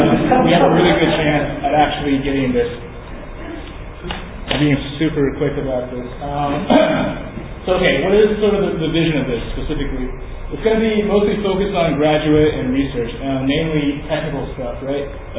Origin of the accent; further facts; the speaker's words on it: San Francisco, California, United States; Okay, so this is a map of San Francisco, Silicon Valley, my hometown.